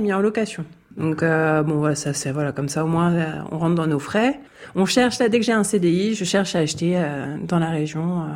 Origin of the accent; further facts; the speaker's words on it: Neuilly-sur-Seine, Île-de-France, France; born there; also born or lived in Paris; je suis née en région Paris. Je suis née à Neuilly-sur-Seine. Et après, en fait, on a vécu 25 ans à Paris, dans le 16e. Et mes parents, en fait, avaient une résidence secondaire ici.